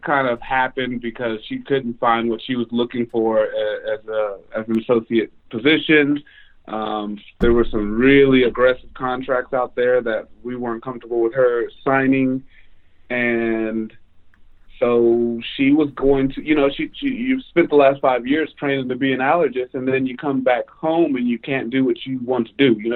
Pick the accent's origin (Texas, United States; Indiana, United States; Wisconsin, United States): Texas, United States; Dallas; also born or lived in New Orleans / Houston / Memphis; I've been kind of spoiled. You know, I grew up in Dallas. I went to college in New Orleans. I went to dental school in Houston.